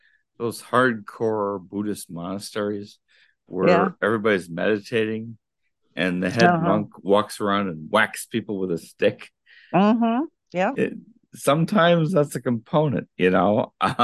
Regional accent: Fond du Lac, Wisconsin, United States; I'm from Milwaukee. I'm not from Milwaukee. I'm from rural Fond du Lac

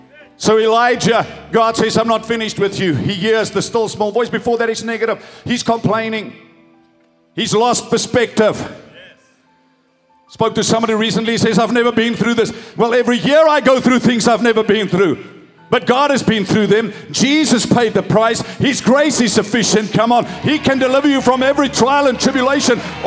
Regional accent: Free State, South Africa; Now, I'm an Afrikaner from the Free State.

